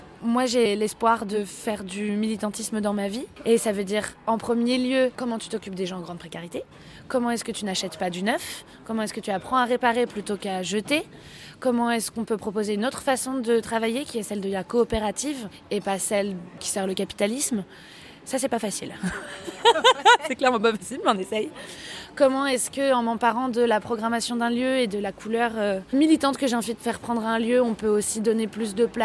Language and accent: French; Nantes, Pays de la Loire, France; je suis nantaise de ce quartier-là aussi, qui est le quartier de l'île de Nantes, au centre de l'île de Nantes, donc Mangin-Beaulieu, qui a énormément évolué, où j'ai grandi